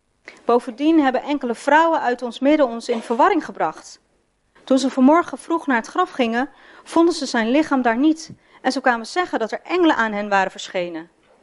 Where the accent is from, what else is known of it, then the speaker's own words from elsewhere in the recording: Haarlem, North Holland, Netherlands; Dus dat is ik kom uit Haarlem, dus dat is tussen Haarlem en Vlaardingen.